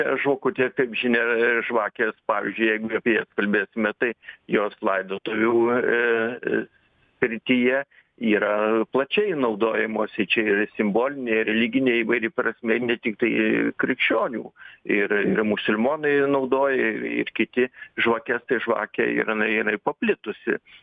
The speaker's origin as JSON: {"language": "Lithuanian", "region": "Užnemunė", "country": "Lithuania", "said": "Na, aš esu kilęs iš Užnemunės"}